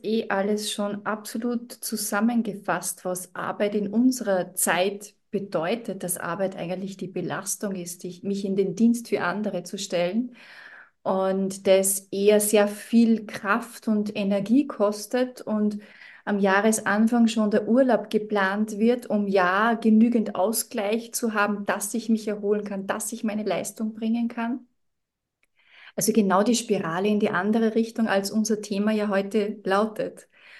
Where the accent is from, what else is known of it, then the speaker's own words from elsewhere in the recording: Salzburg, Austria; Ich komme aus Österreich, genau genommen aus Salzburg.